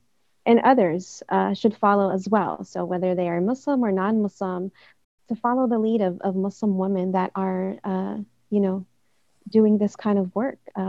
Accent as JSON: {"language": "English", "town": "San Francisco", "region": "California", "country": "United States", "tie": "born or raised there", "said": "I'm a Bay Area native, so born and raised in San Francisco."}